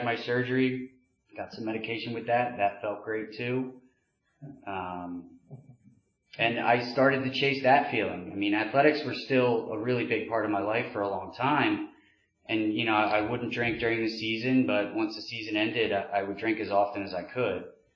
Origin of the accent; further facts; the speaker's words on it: Maryland, United States; also born or lived in Northeast; I was born outside the Northeast, lived there for like 2 years, family moved down to the Eastern Shore of Maryland. Pretty normal, middle-class life.